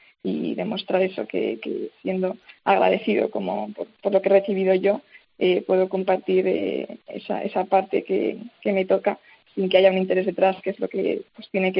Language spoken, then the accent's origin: Spanish; Madrid, Community of Madrid, Spain; y somos menos los de Madrid